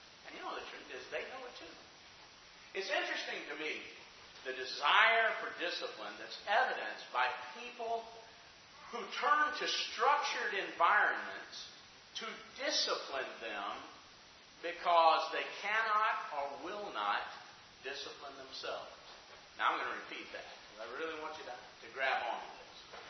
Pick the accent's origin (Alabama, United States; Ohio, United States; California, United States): Alabama, United States; Decatur; My hometown of Decatur, Alabama, Wes knows very well, is not a huge town. I think it's up to about 70 to 75,000 people.